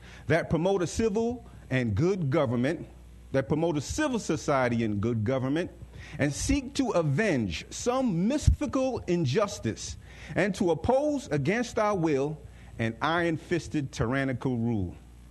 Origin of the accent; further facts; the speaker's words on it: New York, United States; also born or lived in Georgetown, Guyana; I was born in Georgetown, Guyana. My family moved in the early 70s, and we moved to New York, and I grew up in New York.